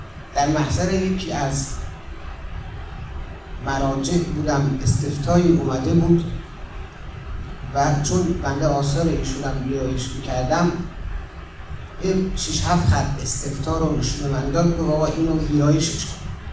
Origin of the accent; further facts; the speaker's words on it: Qom, Iran; بنده اهل قم هستم، محله باخبنده، همون محله‌ای که